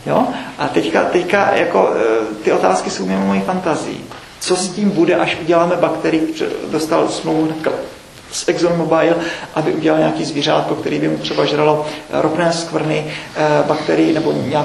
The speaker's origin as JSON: {"language": "Czech", "town": "Brno", "region": "South Moravian Region", "country": "Czechia", "tie": "born there", "said": "to, že jsem se narodil v Brně v roce 66"}